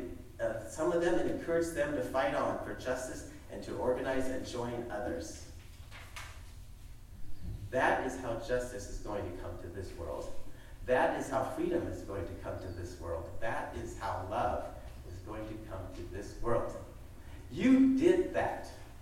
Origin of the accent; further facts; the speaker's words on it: Hayward, California, United States; My family and I grew up in Hayward, and on one of the four busy streets that feed into the Hayward Hills.